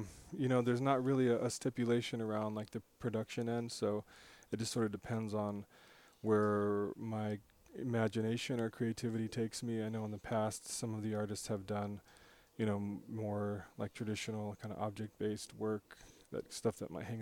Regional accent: South Dakota, United States; I'm also from the area, and I'm Native American, I'm Oglala Lakota, so I have a unique perspective, you know, about this area and the Black Hills

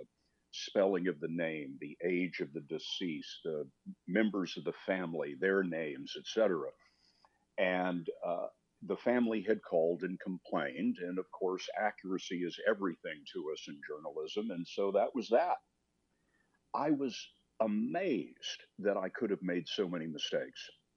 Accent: Lubbock, Texas, United States; You know, I wanted to be a photographer when I was a boy. I was growing up in Lubbock.

